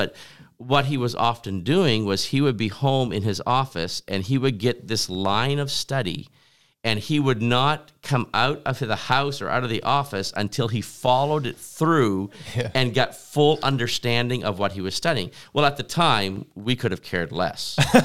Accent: New Brunswick, Canada; Of course, growing up in New Brunswick, it's easy to receive a call to missionary work.

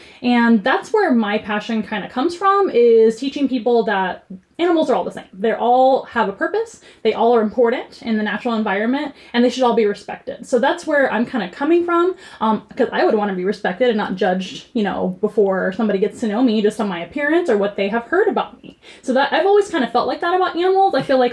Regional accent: San Antonio, Texas, United States; I miss San Antonio a lot. It is my hometown, and I love the culture here, so we really wanted to come back home and come back to our family, who all live here too.

